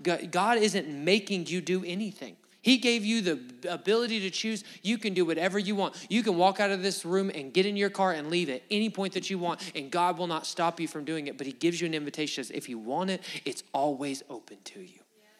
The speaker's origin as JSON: {"language": "English", "region": "Alabama", "country": "United States", "tie": "born or raised there", "said": "I grew up in Alabama, and I think every grandmother in Alabama has a room you're just not allowed to go in."}